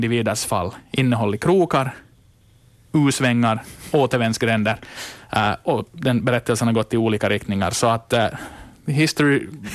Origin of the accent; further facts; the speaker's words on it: Ostrobothnia, Finland; Nu säger jag det här inte bara som österbottning